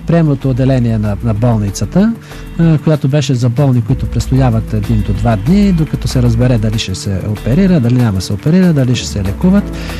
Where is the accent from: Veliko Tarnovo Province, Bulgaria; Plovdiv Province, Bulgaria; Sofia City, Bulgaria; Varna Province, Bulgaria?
Sofia City, Bulgaria; Sofia; Аз съм софиянец, по това време в София беше абсурд да остана